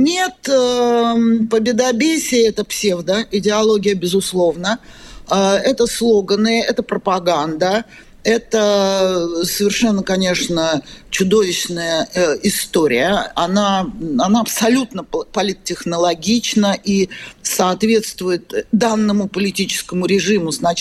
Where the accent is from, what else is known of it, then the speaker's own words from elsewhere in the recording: Russia; Я вот изнутри России, как россиянка